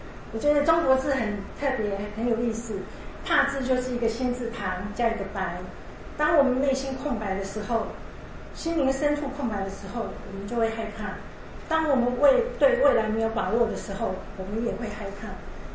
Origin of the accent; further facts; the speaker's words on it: Yunlin County, Taiwan; born there; moved away as an adult; now in Taipei, Taiwan; 我是来自一个传统信仰的家庭，出生在云林。当我20岁的时候，我北漂到台北来读书、工作、结婚，直到现在。